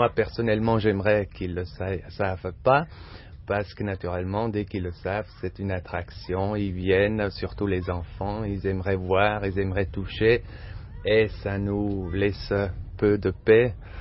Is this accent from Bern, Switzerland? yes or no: yes; Bern, Switzerland; Je suis neuchâtelois de ma famille, mais j'ai fait toutes mes écoles à Berne.